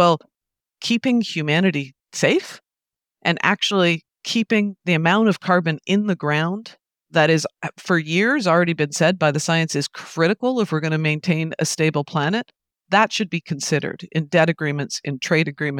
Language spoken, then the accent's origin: English; Canada; this is exactly what happened in my own country. I'm Canadian.